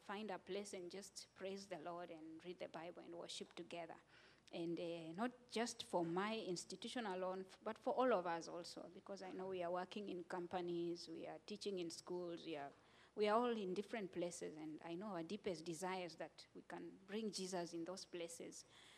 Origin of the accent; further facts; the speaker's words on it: Kenya; I come from Kenya